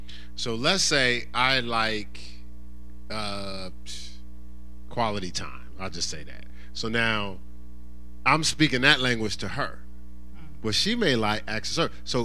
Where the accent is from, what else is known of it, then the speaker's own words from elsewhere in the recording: Newark, New Jersey, United States; I'm from Newark, New Jersey.